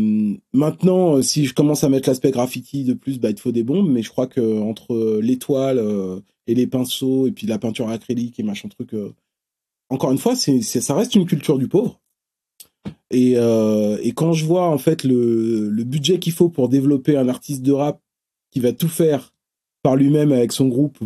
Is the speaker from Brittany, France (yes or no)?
no; Bobigny, Île-de-France, France; Moi, je venais je viens du Pont-de-Sèvres, à Bobigny. Donc je viens du 9-3. Et j'arrive dans le 9-2.